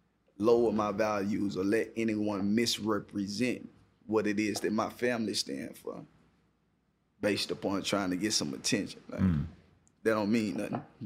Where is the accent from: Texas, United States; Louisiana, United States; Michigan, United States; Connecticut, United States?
Texas, United States; Houston; from Fifth Ward, too. I'm from Fifth Ward.